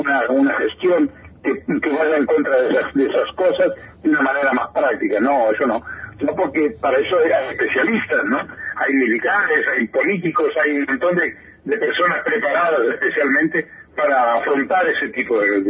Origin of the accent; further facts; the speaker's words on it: Tucumán, Argentina; esta vez en mi país de origen, en la ciudad de Tucumán